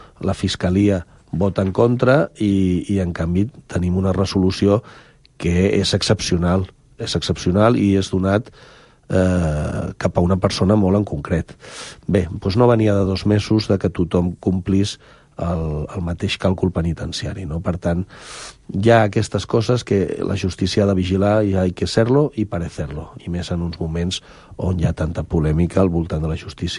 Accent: Catalonia, Spain; I aquí sí que em poso com en primera persona, com a català.

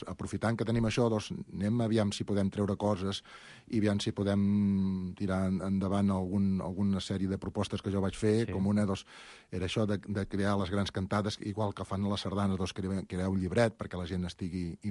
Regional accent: Catalonia, Spain; Els que venim de l'Empordà cap aquí

